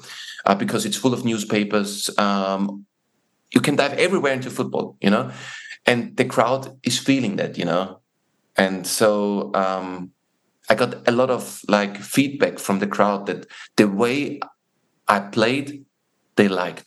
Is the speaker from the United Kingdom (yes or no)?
no; Austria; English is a second language; I come from Austria, guys, you know. I mean, when I moved to Palace, the club doctor said to me, do you have a football league in Austria?